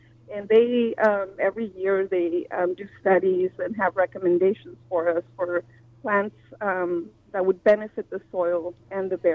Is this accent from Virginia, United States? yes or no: no; Watsonville, California, United States; born there; I'm first generation, born in Watsonville, and my family comes from Mexico